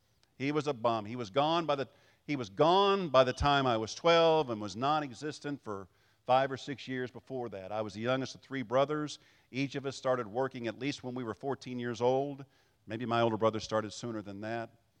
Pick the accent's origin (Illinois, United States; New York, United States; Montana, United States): Illinois, United States; Marion; also born or lived in Hayti, Missouri; I'm from Marion, I was born in Hayti, Missouri. Now raise your hand if you've ever heard of it.